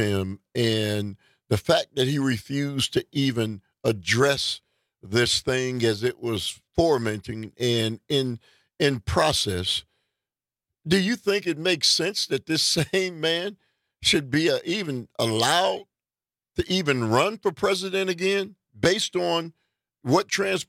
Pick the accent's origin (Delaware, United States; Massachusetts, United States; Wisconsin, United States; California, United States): Wisconsin, United States; Milwaukee; You're going to be in my hometown, the city of Milwaukee, in a few days.